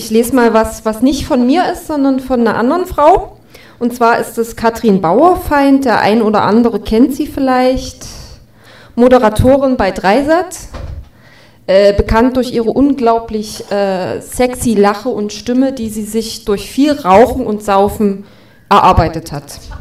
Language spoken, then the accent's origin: German; Baden-Württemberg, Germany; findet man da, wo ich herkomme. Die Schwaben haben Günther Oettinger erfunden, die S-Klasse und die Kehrwoche.